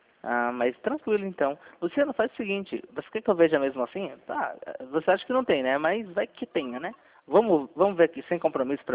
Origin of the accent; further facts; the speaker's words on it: Alagoas, Brazil; now in São Paulo, Brazil; Eu sou natural de Alagoas, mas faz um tempo que eu moro aqui em São Paulo.